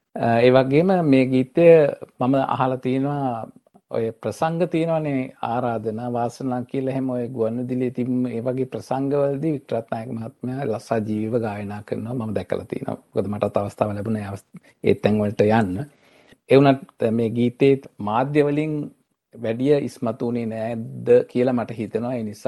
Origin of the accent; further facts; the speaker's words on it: Colombo, Western Province, Sri Lanka; මගේ ගම වෙන්නේ අවිස්සාවේල්ලේ. නමුත් මා ඉපදුනේත් පාසල් ගියත් කොළඹ.